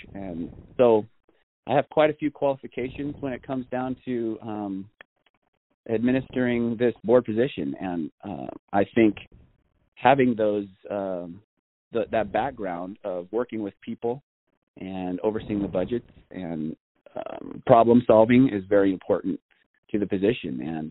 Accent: Arizona, United States; moved away as an adult; now in Idaho, United States; I've been in Idaho for almost 4 years, Bonner County for all of that. I came from Arizona with my family

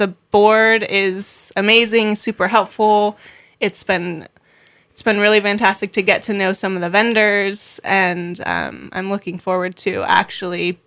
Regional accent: Bonners Ferry, Idaho, United States; I grew up in Bonners Ferry and always went to the farmer's market there as a child.

